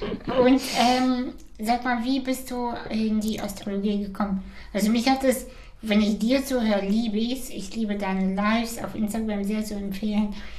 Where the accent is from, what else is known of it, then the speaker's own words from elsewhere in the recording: Kazakhstan; Ich komme aus Kasachstan, ich habe meine erste Orange erst mit 6 oder 7.